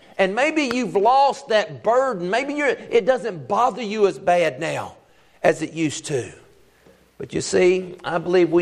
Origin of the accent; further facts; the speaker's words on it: Biloxi, Mississippi, United States; I grew up in Biloxi, Mississippi in the Bible Belt.